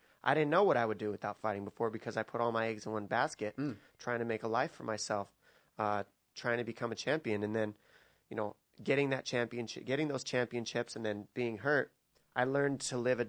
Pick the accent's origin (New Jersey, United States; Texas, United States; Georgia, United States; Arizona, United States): Arizona, United States; now in San Diego, United States; I'm from Arizona. That's where I was raised, but I was born in San Diego, and now I live in San Diego.